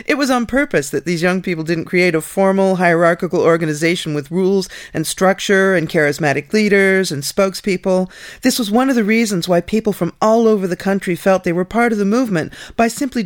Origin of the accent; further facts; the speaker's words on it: Flint, Michigan, United States; The leading candidate for Congress from my hometown of Flint, Michigan, has already taken a pledge to make getting money out of politics his top goal in office.